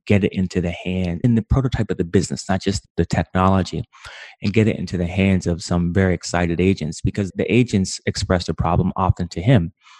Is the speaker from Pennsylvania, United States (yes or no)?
yes; Pittsburgh, Pennsylvania, United States; While originally I am from Pittsburgh, I didn't go to CMU.